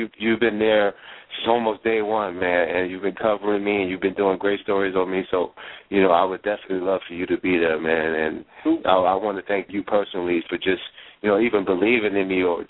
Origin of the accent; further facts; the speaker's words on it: Brooklyn, New York, United States; I am from Brooklyn. Like, the pride and the culture and the heritage that we have, all of us Brooklynites, man, it is so amazing.